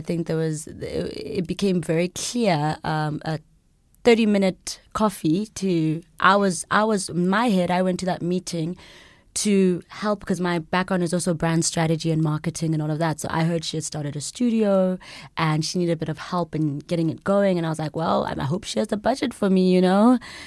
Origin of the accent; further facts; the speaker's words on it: Canada; also born or lived in Lesotho / England; And so I'm from Lesotho originally. I grew up in Canada and England because my parents were academics.